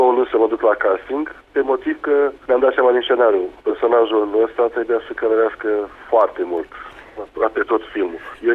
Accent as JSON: {"language": "Romanian", "region": "Moldavia", "country": "Romania", "accent": "Moldovan", "said": "un sudist, ca să zic mai exact, și pentru mine a fost un lucru dificil să pot vorbi ca cei din sud, să nu scap accentul meu de origine, din Moldova."}